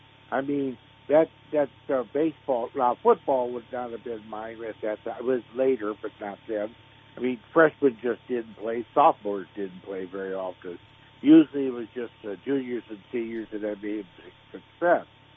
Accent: White City, Illinois, United States; Well, keep in mind, I was from White City, and in that era, you didn't know many people from Mount Olive.

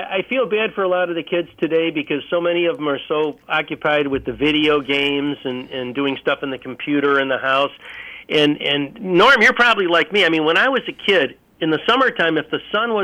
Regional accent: Lockport, New York, United States; I was born in Lockport and lived there for the lion's share of my life, and never once have I ridden a boat on the canal.

